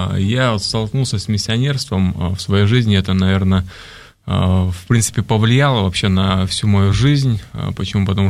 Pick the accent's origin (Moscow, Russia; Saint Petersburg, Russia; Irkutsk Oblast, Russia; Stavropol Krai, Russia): Irkutsk Oblast, Russia; Irkutsk; И одна из команд, она ехала в город Иркутск, то есть это мой родной город